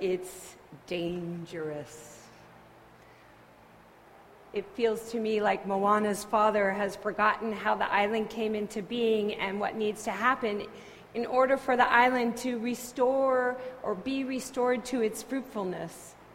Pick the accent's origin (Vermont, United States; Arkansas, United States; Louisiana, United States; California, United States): California, United States; we're from California, we've been through a drought